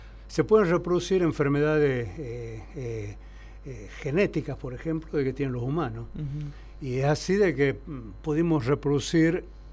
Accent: Jujuy, Argentina; born there; Yo soy nacido en Jujuy.

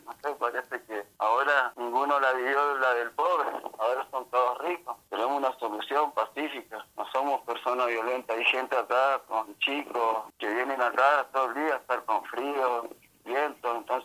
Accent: Bariloche, Río Negro, Argentina; Somos gente que los vota, gente que somos de Bariloche.

